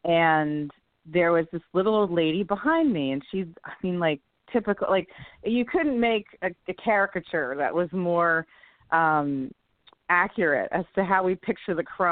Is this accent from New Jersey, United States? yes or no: yes; New Jersey, United States; I grew up in Jersey, in like rural Jersey.